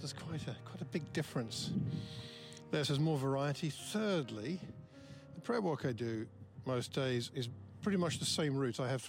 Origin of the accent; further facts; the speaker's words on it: Croxley Green, East of England, United Kingdom; I'm walking through my hometown of Croxley Green here.